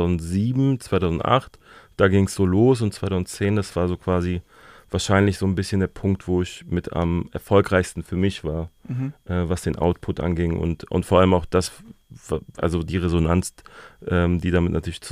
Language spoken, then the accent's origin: German; Berlin, Germany; Ich bin in Berlin aufgewachsen, dementsprechend hatte ich so gerade Berliner Vorbilder gehabt